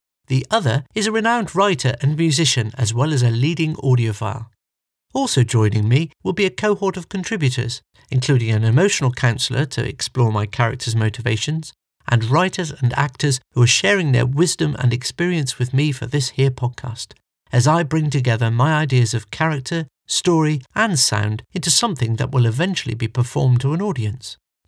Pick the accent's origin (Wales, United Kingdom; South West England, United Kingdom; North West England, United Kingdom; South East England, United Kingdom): South West England, United Kingdom; Bristol; accent: Bristolian; I was told, believe it or not, that my Bristolian accent was holding me back. It was different times then, my babber.